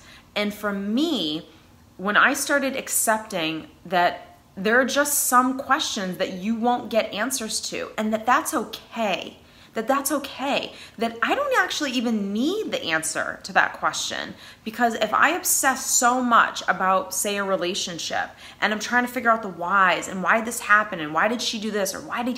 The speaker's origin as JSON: {"language": "English", "region": "New England", "country": "United States", "accent": "New England", "said": "that's my New England accent"}